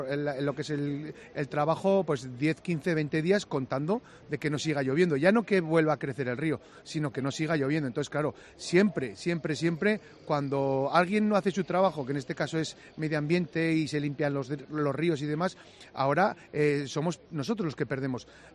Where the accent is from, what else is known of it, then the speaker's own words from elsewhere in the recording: Berbinzana, Navarre, Spain; Sí, yo soy de Berbinzana